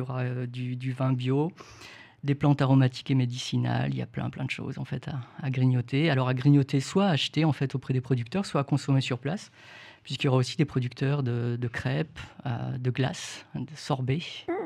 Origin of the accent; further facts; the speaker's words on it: Saint-Marcel-lès-Valence, Auvergne-Rhône-Alpes, France; je suis né dans la Drôme. Il y a quelques années, donc j'ai toujours vécu à Saint-Marcel-les-Valences